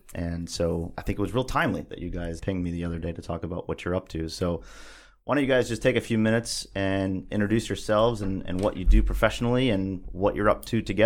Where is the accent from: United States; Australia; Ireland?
Ireland; I'm Irish and I hate avocados and I hate what they do to me.